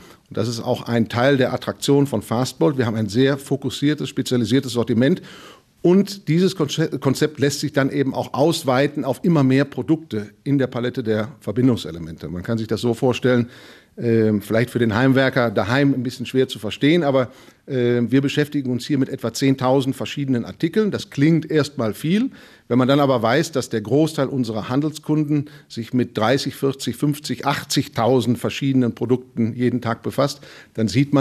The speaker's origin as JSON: {"language": "German", "region": "North Rhine-Westphalia", "country": "Germany", "said": "Ja, ich stamme nicht hier aus der Gegend. Ich bin damals hier hingezogen für Fastbolt. Ich komme ursprünglich auch aus Nordrhein-Westfalen, aber nicht aus dem Westmünsterland. Ich bin hier hingekommen vor 25 Jahren schon."}